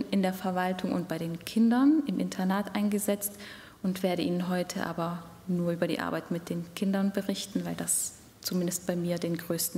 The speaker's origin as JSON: {"language": "German", "region": "Southern Germany", "country": "Germany", "said": "das hat der Philipp vorhin schon gesagt. Ich bin 33 Jahre alt und ich komme aus Süddeutschland, aber das haben Sie wahrscheinlich schon gehört."}